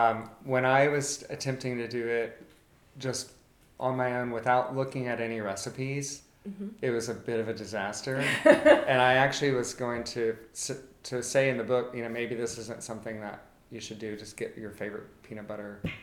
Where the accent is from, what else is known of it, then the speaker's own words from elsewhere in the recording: Georgia, United States; One is that I'm from Georgia, and Georgia's the largest producer of peanuts in our country.